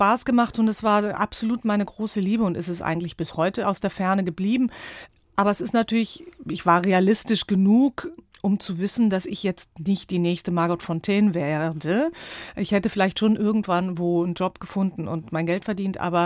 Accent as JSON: {"language": "German", "region": "Zurich", "country": "Switzerland", "tie": "born or raised there", "said": "Ich bin ja in Zürich aufgewachsen"}